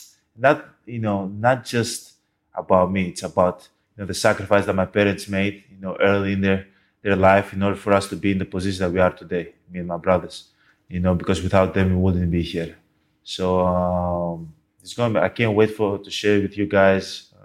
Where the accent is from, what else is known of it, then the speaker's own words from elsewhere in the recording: Greece; I was born and raised in Greece. So my parents came from Nigeria to Greece